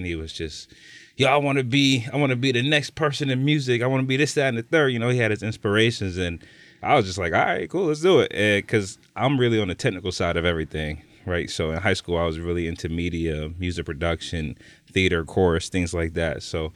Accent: Niagara Falls, New York, United States; We come from Niagara Falls, where we don't have that.

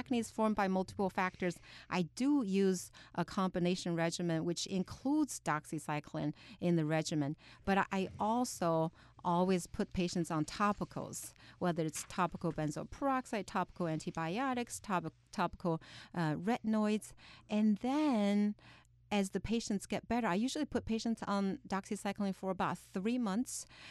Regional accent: China; You know, I grew up in China, and it certainly took me a long time to learn these terms.

